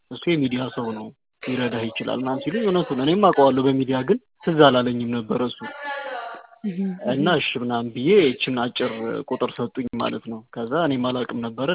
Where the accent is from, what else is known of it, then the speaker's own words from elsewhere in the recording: Eritrea; ኤርትራኖች አሁን ለምሳሌ እኔ ኤርትራዊ ነኝ።